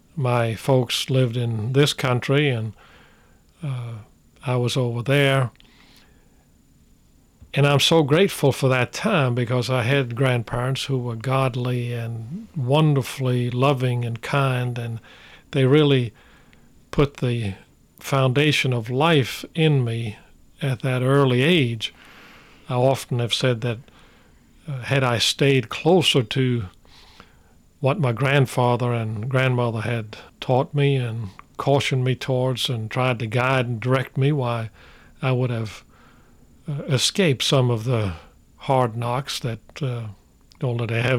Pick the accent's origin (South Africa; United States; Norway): Norway; I grew up in Norway.